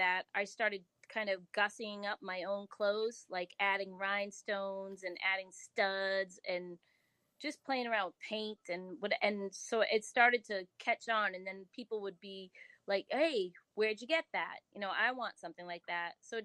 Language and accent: English; Holliston, Massachusetts, United States; I'm from Holliston, Massachusetts.